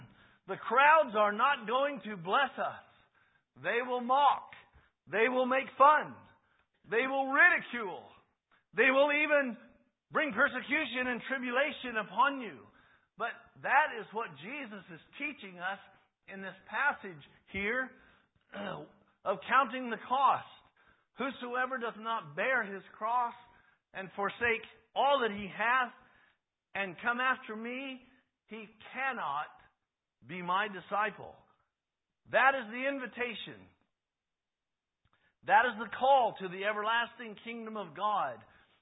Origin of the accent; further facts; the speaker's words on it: California, United States; I remember when Brother Gary Miller told me one time, we grew up together in California.